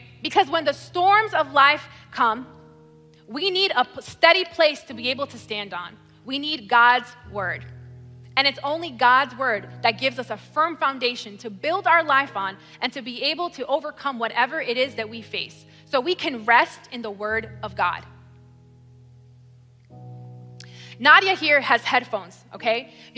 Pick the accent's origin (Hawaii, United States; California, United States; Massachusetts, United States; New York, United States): New York, United States; born there; now in Florida, United States; I was born in New York and I moved to Florida in 2005.